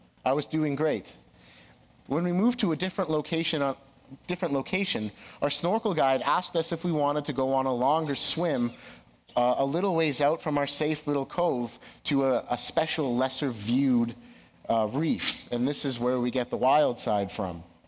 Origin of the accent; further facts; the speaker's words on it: Saskatchewan, Canada; I'm from South Saskatchewan. So if you know the lakes down there, you can't see more than a centimeter under the surface.